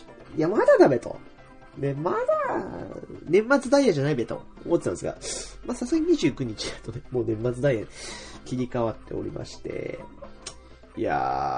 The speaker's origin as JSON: {"language": "Japanese", "region": "Hokkaido", "country": "Japan", "accent": "Hokkaido dialect", "said": "僕的に北海道は方言でねゴミを投げるって言いますからね。"}